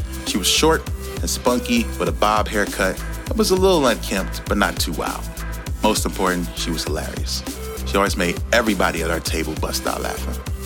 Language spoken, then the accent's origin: English; Philadelphia, Pennsylvania, United States; Every summer growing up in Philadelphia, the city got hotter, literally and figuratively.